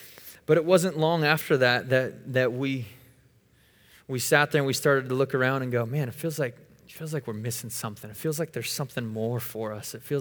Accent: Oregon, United States; now in Tennessee, United States; Like, I'm from Oregon, so moving to Tennessee where people were actually nice was kind of a, I had to ease into that, right?

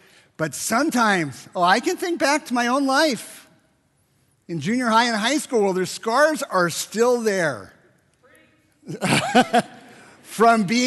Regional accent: Burlingame, California, United States; I said, you know … We're from Burlingame.

